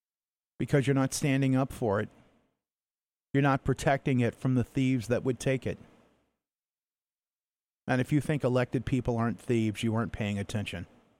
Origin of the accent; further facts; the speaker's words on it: Florida, United States; born there; I was born in Florida.